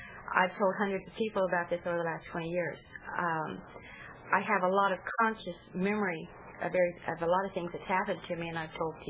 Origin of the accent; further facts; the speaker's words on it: Victorville, California, United States; I was born and raised in the Victorville area in the high desert. I still live there.